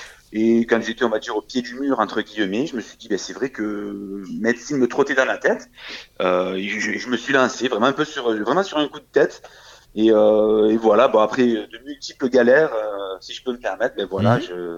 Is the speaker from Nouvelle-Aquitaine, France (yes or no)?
no; Marseille, Provence-Alpes-Côte d'Azur, France; je pense que vous l'avez vu, deviné à mon accent, je suis de Marseille, en France, dans le sud de la France.